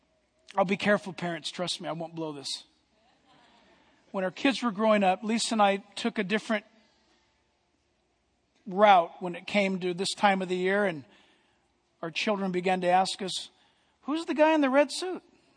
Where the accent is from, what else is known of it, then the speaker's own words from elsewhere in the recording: United States; born there; I don't know where you were born, Pastor, but I was born in America.